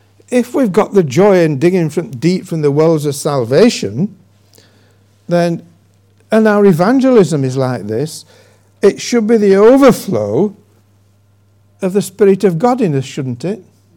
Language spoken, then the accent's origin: English; Yorkshire and the Humber, United Kingdom; also born or lived in Wigan / Newcastle upon Tyne; I was brought up in West Yorkshire, in the remnants of a long time ago, of primitive Methodism and spiritual revival.